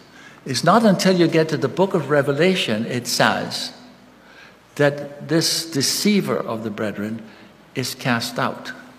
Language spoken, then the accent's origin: English; Guyana; My dad was from Suriname, and my mother was from Guyana, so we grew up in Guyana.